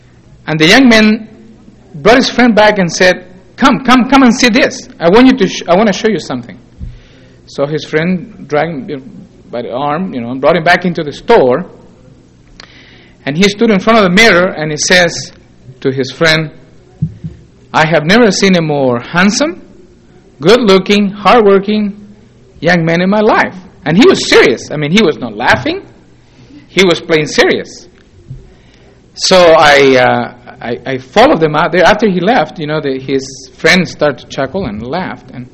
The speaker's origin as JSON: {"language": "English", "country": "Chile", "tie": "born or raised there", "second_language": "English", "said": "I was born and raised in Chile"}